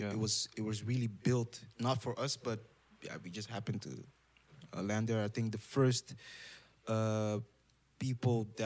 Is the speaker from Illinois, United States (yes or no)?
no; Baltimore, Maryland, United States; I grew up in Southeast Balmer, kind of rough, and it was an interesting experience because from a young age I started getting into contact with different cultures.